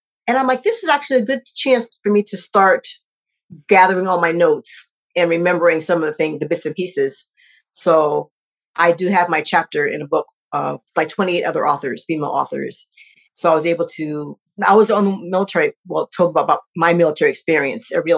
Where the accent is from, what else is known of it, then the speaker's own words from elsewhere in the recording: Connecticut, United States; And because it's funny because I'm from Connecticut.